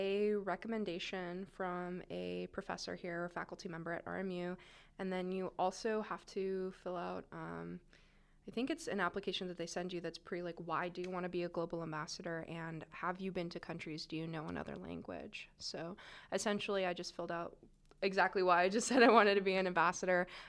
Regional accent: San Diego, California, United States; born there; So originally I was born in San Diego, California, but no place has ever really been considered my home because I'm a military brat.

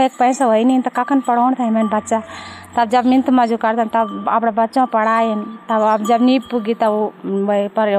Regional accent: Kotiyar, India; मेरा गाँव नाम कोटियार छ।

